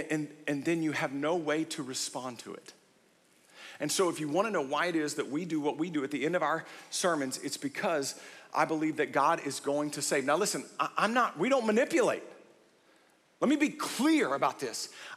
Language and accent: English; Waco, Texas, United States; I remember as a kid growing up in Waco